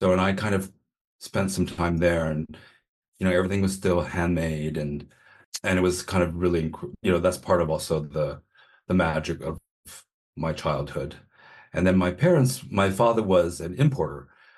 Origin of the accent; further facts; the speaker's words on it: San Francisco, California, United States; moved away as an adult; now in New York, United States; I am originally born and raised in San Francisco from California, so very much California. I moved to the East Coast when I was 18.